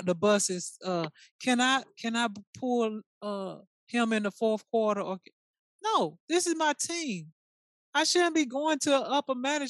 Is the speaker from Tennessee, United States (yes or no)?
yes; Tennessee, United States; I gotta find somebody to root for, and it might as well be in my home state. Go Grizzlies!